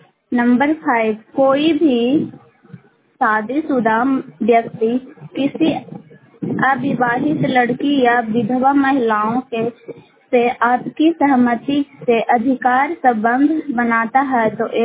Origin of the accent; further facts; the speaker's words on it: Bihar, India; ग्राम post सभेड़ा धनरुआ block के रहने वाली हूँ।